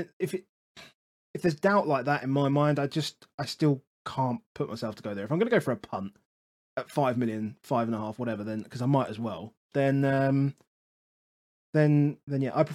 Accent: Wolverhampton, West Midlands, United Kingdom; born there; I was born in Wolverhampton.

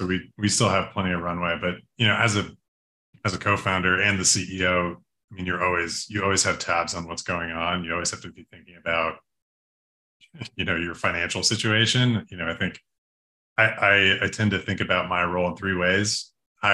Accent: Buffalo, New York, United States; I mean, it kind of just comes with growing up in Buffalo. I'm from Buffalo, New York, originally, home of the chicken wing.

